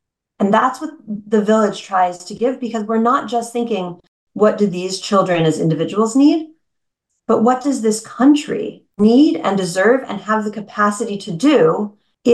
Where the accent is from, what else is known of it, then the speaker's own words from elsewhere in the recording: Connecticut, United States; So I grew up in Connecticut.